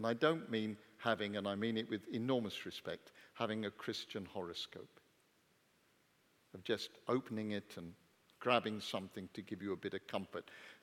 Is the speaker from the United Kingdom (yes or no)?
yes; England, United Kingdom; Now, I was brought up in England. And as an Englishman, I learned from an early age